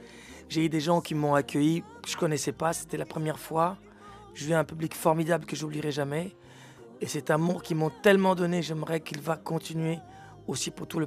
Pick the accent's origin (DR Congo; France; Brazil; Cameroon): DR Congo; Kinshasa; je viens du Congo et du Rwanda parce que ma mère est rwandaise, mon père est congolais. J'ai grandi à Kinshasa.